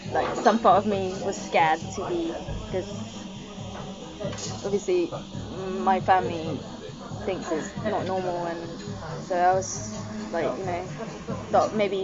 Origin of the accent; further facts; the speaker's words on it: Brighton, South East England, United Kingdom; growing up in Brighton, it's easy to be gay